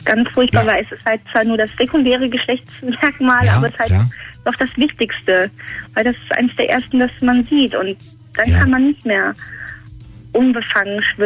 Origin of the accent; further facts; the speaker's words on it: Cologne, North Rhine-Westphalia, Germany; Er ist weit weg, der ist in meiner Heimatstadt Köln.